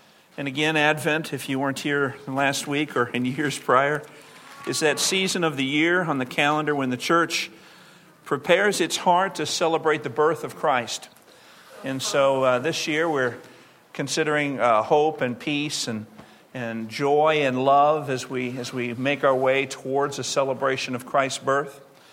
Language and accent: English; Waukegan, Illinois, United States; born there; the day I was born in Waukegan, Illinois, there was a tornado.